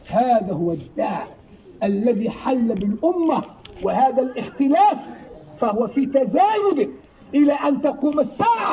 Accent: Algeria; وهي قد انتشرت في بعض المدن هنا عندنا في الجزائر

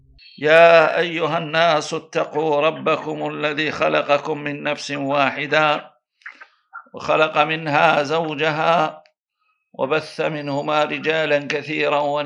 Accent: Guellal, Sétif Province, Algeria; إخواني وأبنائي وأحبتي من مدينتي قلال بسطيف ووهران

